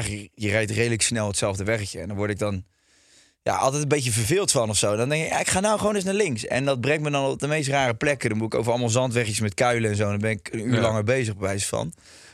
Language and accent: Dutch; Rotterdam, South Holland, Netherlands; Rotterdam.